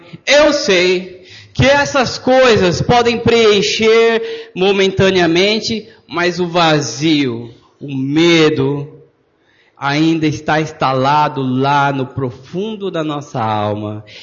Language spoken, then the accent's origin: Portuguese; Brazil; Eu era corintiano. Agora eu sou brasileiro.